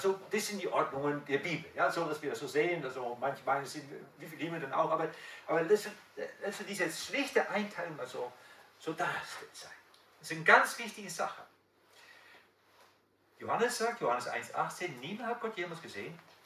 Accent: Netherlands; German is a second language; Ich habe festgestellt, also ich als Holländer ticke anders, denke anders.

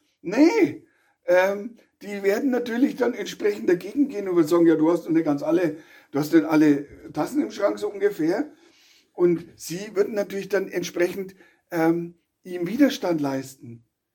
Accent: Kitzingen, Bavaria, Germany; also bei uns in der Nähe, also wo ich aufgewachsen bin, Kitzingen, war eine riesengroße Kaserne mit einem richtig großen Gelände.

